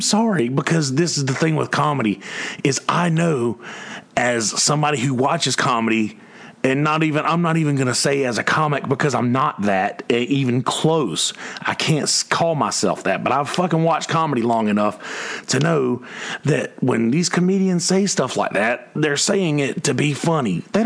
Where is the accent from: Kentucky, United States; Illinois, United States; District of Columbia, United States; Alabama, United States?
Alabama, United States; also born or lived in South Carolina; I'm from Alabama. Like, I was born in South Carolina. My dad was born in Alabama. My dad, my uncle, my granddad, my bloodline is in Alabama. I'm from there.